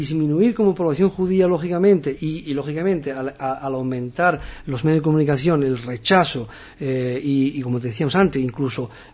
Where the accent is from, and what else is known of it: Morocco